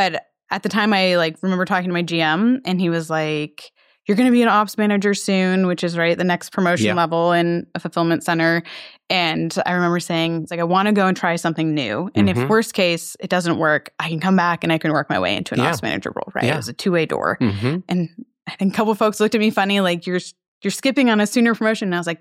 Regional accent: Washington, United States; Here in Washington.

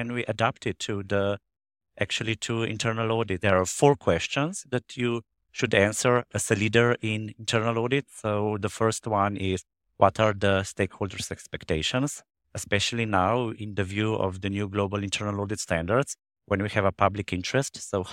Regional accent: Slovenia; I'm coming from Slovenia, which is the green piece of Europe.

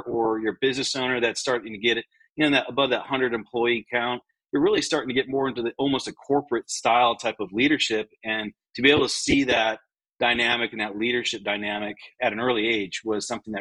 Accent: Michigan, United States; I was growing up in Michigan and kind of seeing what he had to deal with.

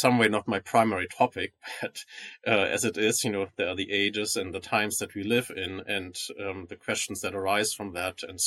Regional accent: Germany; also born or lived in Hamburg / Freiburg / Munich; No, I'm from the north. I was born in Hamburg and grew up a little northwest from there, partly even on an island in the North Sea. And then I studied in Freiburg in the southwest of Germany, and then also in Munich where I did my doctorate.

